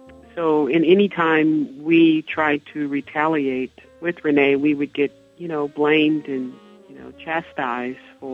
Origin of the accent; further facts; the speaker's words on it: Greensboro, North Carolina, United States; that really started as a child growing up in Morningside homes in Greensboro.